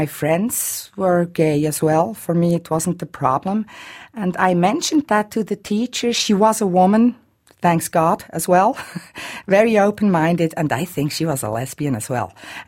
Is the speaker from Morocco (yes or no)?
yes; Morocco; now in Switzerland; I know African countries very well myself. I'm half caste from Morocco.